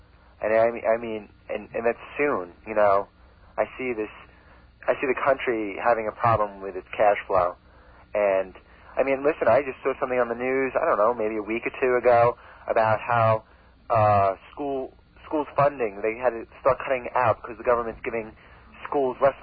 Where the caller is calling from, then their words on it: Kokomo, Indiana, United States; Lakefront Kokomo.